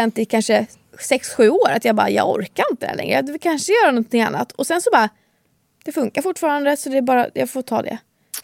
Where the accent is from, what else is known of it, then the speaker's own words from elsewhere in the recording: Jönköping, Jönköping County, Sweden; Jag kommer från Jönköping och vi är skitmånga här som lyssnar.